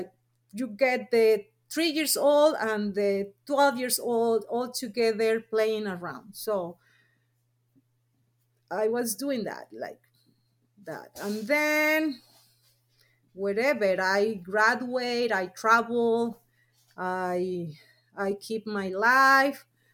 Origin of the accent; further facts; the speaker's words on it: Mexico City, Mexico; English is a second language; I was raised and born in Mexico City. I will call myself city girl, but my grandma is from a place in Mexico which is rural area.